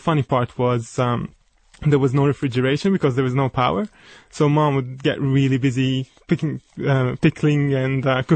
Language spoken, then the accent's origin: English; Lebanon; Well, I was born in Lebanon and grew up there as well.